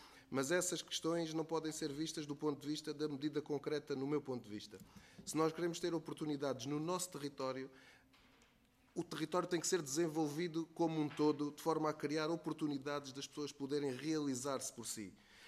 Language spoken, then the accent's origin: Portuguese; Évora, Portugal; eu sou nascido e criado em Évora